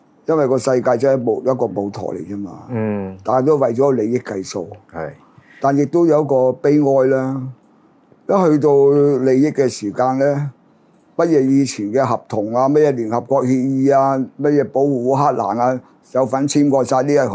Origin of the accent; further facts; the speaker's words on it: China; 我身為中國人啊，屌咩 … 做咗中國人咧，我冇撚後悔嘅